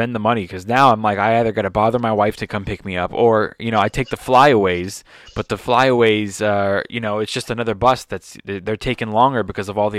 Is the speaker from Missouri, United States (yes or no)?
no; Los Angeles, California, United States; grew up in Los Angeles, bro, and I don't ever remember. I mean, I was born here